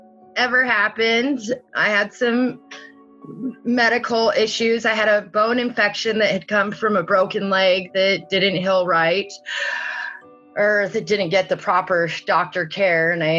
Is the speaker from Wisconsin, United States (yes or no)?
no; Santa Barbara, California, United States; So me and Eric went home to California together. He was from Orange County area. I was from Santa Barbara.